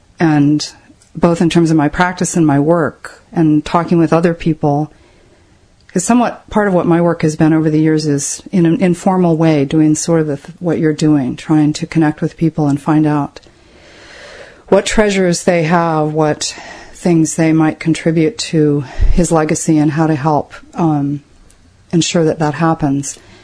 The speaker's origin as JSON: {"language": "English", "town": "Boulder", "region": "Colorado", "country": "United States", "tie": "born or raised there", "said": "I was living in my hometown of Boulder, Colorado in 1970-71"}